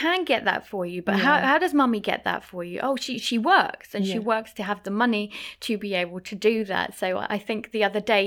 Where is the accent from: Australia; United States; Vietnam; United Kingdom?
United Kingdom; London; I grew up in East London. So I used to speak very differently many years ago.